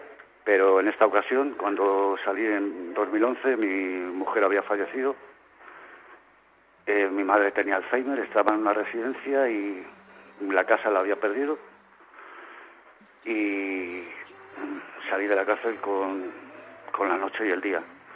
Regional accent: Madrid, Community of Madrid, Spain; now in Salamanca, Spain; Yo soy de Madrid, no soy de aquí de Salamanca. Y aquí, bueno, pues he empezado una nueva vida.

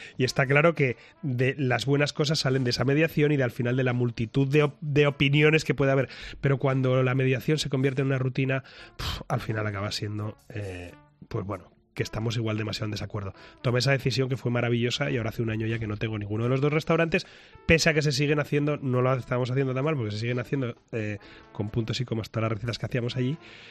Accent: Asturias, Spain; soy asturiano y soy muy cabezota

